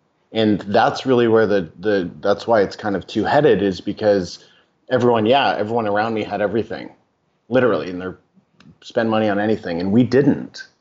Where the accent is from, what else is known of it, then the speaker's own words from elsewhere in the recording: Oakville, Ontario, Canada; we grew up in Oakville, which is a really affluent town just outside of Toronto.